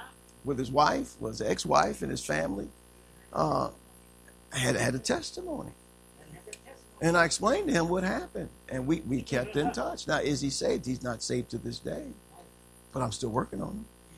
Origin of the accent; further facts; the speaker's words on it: Joliet, Illinois, United States; born there; I don't want to go to Joliet. I was born in Joliet. That's why I don't want to go back there.